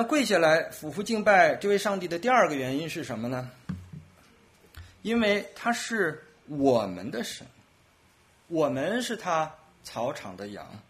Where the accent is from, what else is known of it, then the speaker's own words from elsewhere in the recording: China; 我们中国人有句话叫做上跪天下跪父母